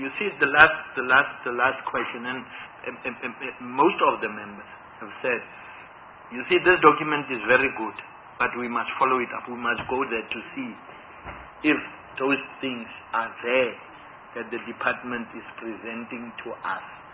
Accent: Kroonstad, Free State, South Africa; I'm from Kroonstad. There are people there.

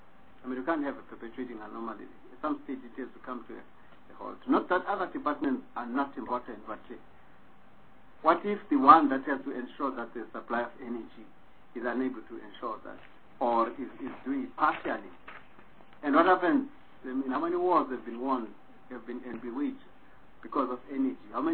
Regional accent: South Africa; To what extent are we happy as South Africa, as the South African government, as the state, as South Africans, that we really are on board

